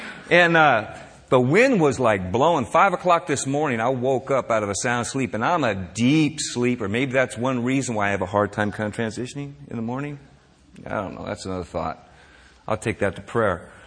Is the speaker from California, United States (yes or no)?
yes; San Francisco, California, United States; Growing up in San Francisco, Mom and Dad used to tell my older brother and me to stay away from certain areas of the city.